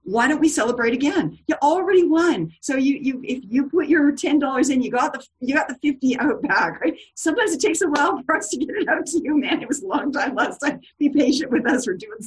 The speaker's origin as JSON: {"language": "English", "town": "Edmonton", "region": "Alberta", "country": "Canada", "tie": "born or raised there", "said": "This date myself here, but I grew up in Edmonton"}